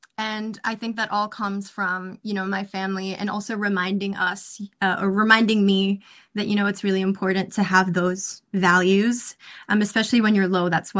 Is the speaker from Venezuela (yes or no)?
no; Philippines; Being Filipino and having that just natural, like, sense of being resilient and optimism, I think it helped me to go down this path.